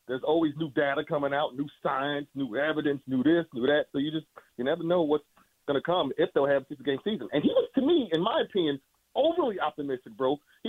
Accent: Chicago, Illinois, United States; now in Kansas City, United States; I'm from South Side Chicago, and I've been here in Kansas City 4 years

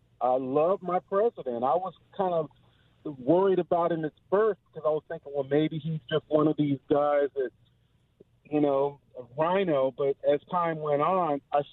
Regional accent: Arizona, United States; I'm a black conservative living in Southern California. I was raised in Arizona mostly.

